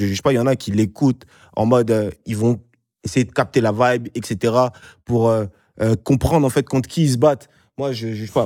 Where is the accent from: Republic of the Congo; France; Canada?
Republic of the Congo; moi, je suis congolais. Tu vois, on aime les costumes et tout ça. Et en plus